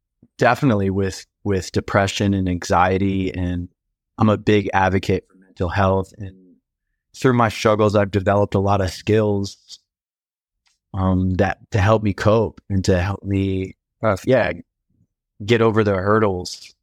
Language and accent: English; Tampa, Florida, United States; also born or lived in Germany; Yeah. I'm from Tampa, Florida. I was born in Germany.